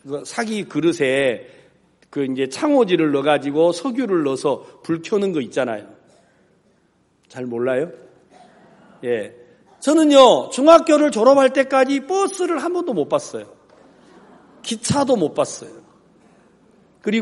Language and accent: Korean; Wando, South Jeolla, South Korea; 전라남도 완도군 소한면 비자리 1169번지 하는 제가 섬에서 났습니다. 이제 완도도 섬인데 완도에서 배 타고 이제 요즘은 쾌속선이 생겼어요.